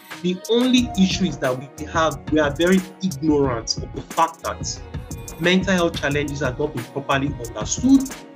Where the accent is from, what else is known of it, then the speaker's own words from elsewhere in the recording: Lagos, Nigeria; born there; I was born in Lagos, Nigeria. I'm 35 now, going to 36, 1988, 20th April. I was born in a small town called First Park Town.